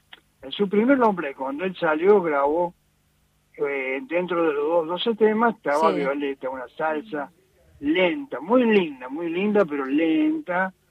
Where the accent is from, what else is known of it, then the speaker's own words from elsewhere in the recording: Argentina; Somos argentinos.